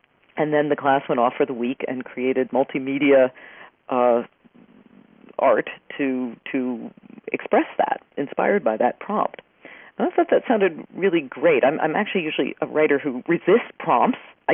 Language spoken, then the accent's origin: English; Oneonta, New York, United States; And an actual event happened in my hometown of Oneonta, at least 10 years ago